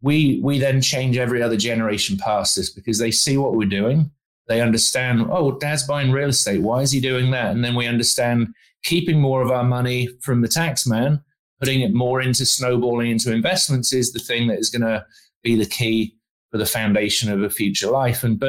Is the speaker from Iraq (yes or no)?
no; United Kingdom; now in Arizona, United States; I'm from Arizona. I'm British, but I've been living in Arizona since 2005.